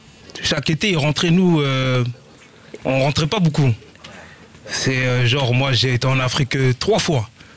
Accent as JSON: {"language": "French", "country": "France", "tie": "born there", "said": "Mais après, je pense qu'il y a aussi le fait que nous, on est nés en France"}